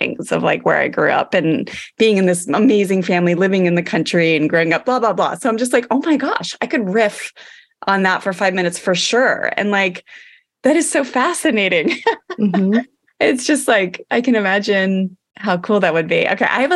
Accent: Maryland, United States; I think of like growing up in Maryland, right?

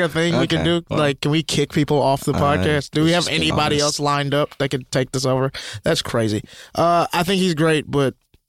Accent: the South, United States; I'm from the South as well. I totally understand it.

